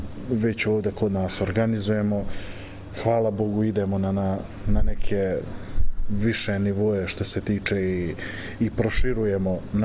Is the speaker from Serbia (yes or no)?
no; Pljevlja, Pljevlja Municipality, Montenegro; Kod nas u Pljevljima niko se nikad nije susretao sa tom odbojkom.